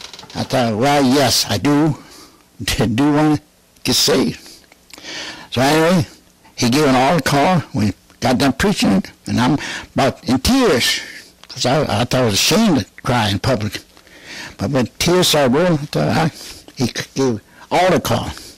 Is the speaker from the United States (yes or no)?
yes; Grand Rapids, Michigan, United States; from Grand Rapids, Michigan. And I am a Chippewa, full-blooded Chippewa Indian from the Chippewa tribe of Michigan.